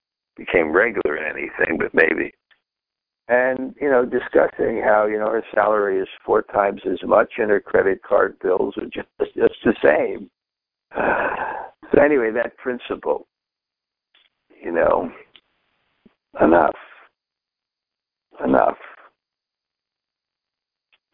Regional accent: India; The heat doesn't bother me because I grew up in India.

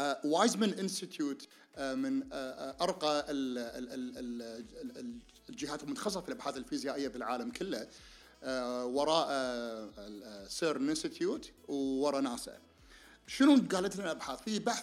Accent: Kuwait; بس كوني أنا كويتي اللي ناس قاعد يروجوا له بالكويت

